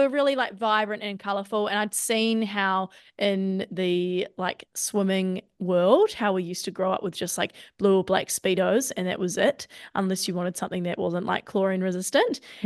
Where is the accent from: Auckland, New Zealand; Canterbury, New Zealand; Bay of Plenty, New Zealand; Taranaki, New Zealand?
Bay of Plenty, New Zealand; Tauranga; So I grew up in Tauranga. Yeah. I went to school in Tauranga Girls.